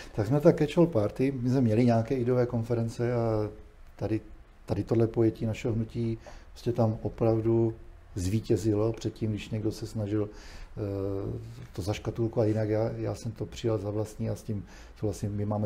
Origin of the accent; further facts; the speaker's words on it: Moravia, Czechia; A jestliže já jsem kluk z Moravy a prostě jsem nějak vychovaný a mám prostě v sobě tu tradici